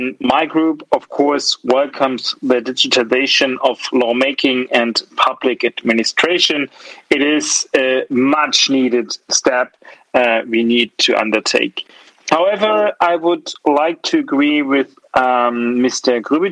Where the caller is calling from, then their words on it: Germany; I'm connecting today from Germany.